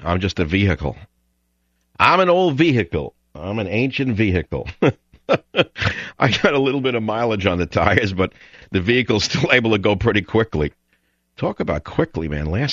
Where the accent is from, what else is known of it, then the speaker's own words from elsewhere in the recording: United States; Because I'm an American. We love engines. We're addicted to engines and power.